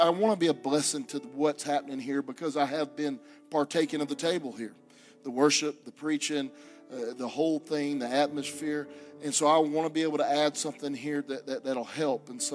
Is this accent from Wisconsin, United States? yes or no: no; Alabama, United States; moved away as an adult; now in Mexico; I have been in Mexico with my family for the last 19 years. I am from Alabama.